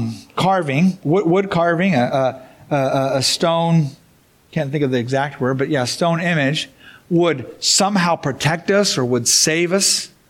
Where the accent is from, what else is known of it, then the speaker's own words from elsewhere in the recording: Japan; so I grew up in Japan where they had idols that were carved out of stones.